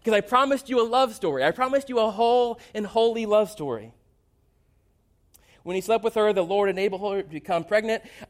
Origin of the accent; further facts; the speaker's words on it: Midwest, United States; also born or lived in Indiana / Ohio; now in New England, United States; You see, I'm originally from the Midwest, and I worked for a church in Indiana, and then I worked for a church in Ohio, Cincinnati, and then I came out here to New England.